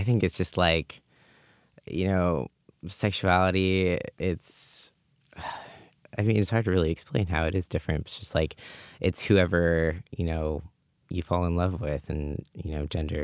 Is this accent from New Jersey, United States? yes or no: no; Auburn, California, United States; growing up in Auburn, it was a much more, like, small, conservative town. I grew up going to a Christian school and all that stuff.